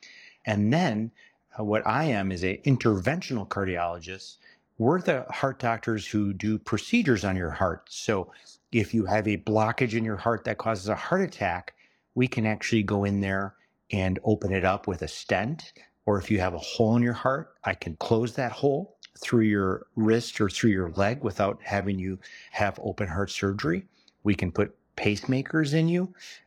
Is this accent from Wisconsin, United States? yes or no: yes; Kenosha, Wisconsin, United States; I'm from Kenosha, Wisconsin. I'm a double badger. I went to Madison for both undergrad and medical school